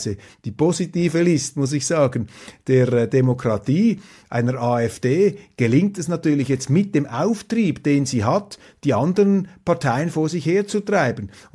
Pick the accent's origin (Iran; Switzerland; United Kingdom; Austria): Switzerland; also ich langsam als Schweizer, wir sind ein bisschen langsamer vielleicht